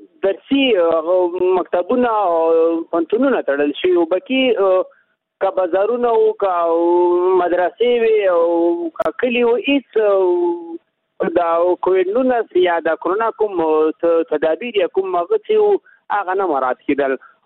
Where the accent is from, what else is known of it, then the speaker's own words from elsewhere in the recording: Nangarhar, Afghanistan; د نگران ولایت نه په تاسو سره پلان کې و